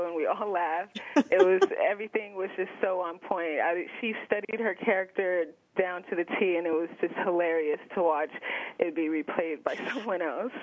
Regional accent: Louisiana, United States; Well, before I entered Ms. G's class, I grew up in Louisiana

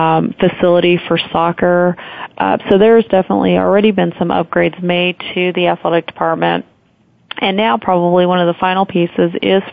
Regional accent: Colorado, United States; And I'm from Colorado, so I'll adjust to the weather there.

